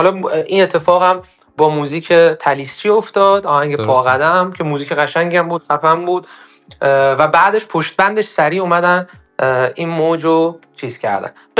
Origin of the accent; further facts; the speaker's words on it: Shiraz, Fars, Iran; now in Tehran, Iran; من خودم از زمانی که از شیراز مهاجرت کردم به تهران